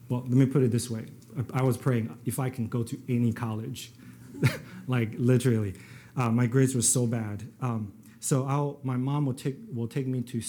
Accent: Taiwan; and Taiwanese, and born and raised in Taiwan.

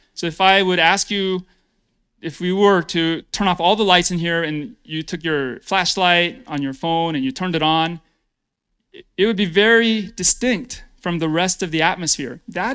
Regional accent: United States; As an American, I can tell you that the U.S. government has failed many of our allies.

